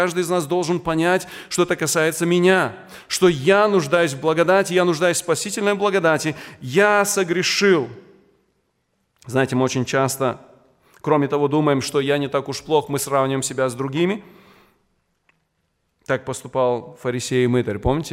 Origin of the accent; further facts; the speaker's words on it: Moldova; я родом из Молдовы